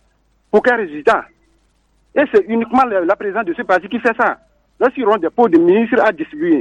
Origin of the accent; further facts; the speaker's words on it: Plateaux, Togo; je suis natif de Yoto